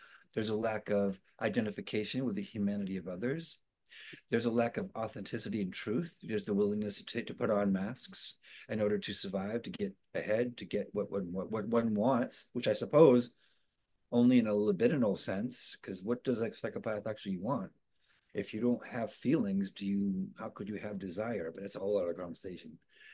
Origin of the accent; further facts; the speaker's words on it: United States; And I think part of it is because cake fork, I'm American.